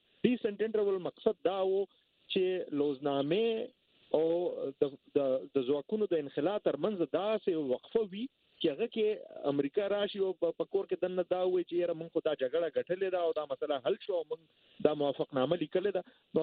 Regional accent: Peshawar, Khyber Pakhtunkhwa, Pakistan; زه د پېښور خار یم

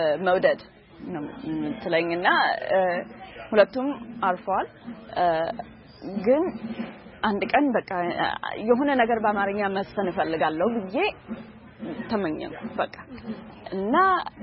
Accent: Texas, United States; እዚህ አስቶን ውስጥ ተወልጄ ያደኩት እናትና አባቴ ከኢትዮጵያ በ80 ውስጥ ነው ወደዚህ ሀገር የመጡትና

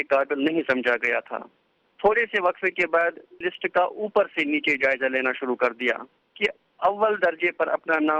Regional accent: Jammu and Kashmir, India; میں جموں کشمیر کے ایک دور افتادہ گاؤں جس کا نام آگر دانگر پورا ہے, میں 1981 عیسوی میں پیدا ہوا.

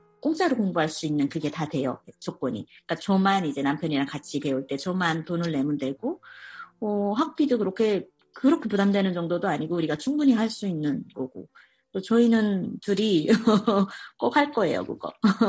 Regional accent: South Korea; 나 한국에서 왔어.

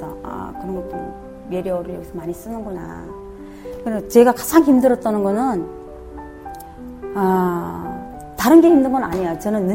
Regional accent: North Korea; now in South Korea; 북한에서 왔기 때문에

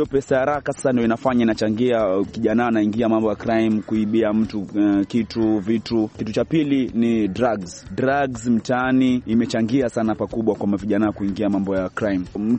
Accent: Kisauni, Mombasa County, Kenya; So issue na uhalifu mtaani penye ambao natoka Kisauni, unajua ndo the hotspot ya crime.

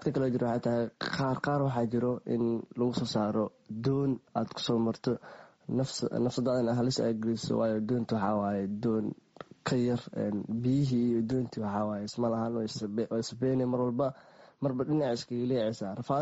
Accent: Jowhar, Middle Shabelle, Somalia; born there; inkasta aan Jowhar jeclahay inay tahay magaalada aan ku dhashay

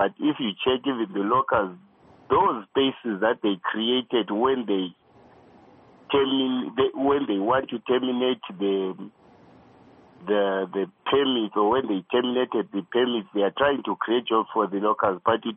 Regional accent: Zimbabwe; Because originally I come from Zim.

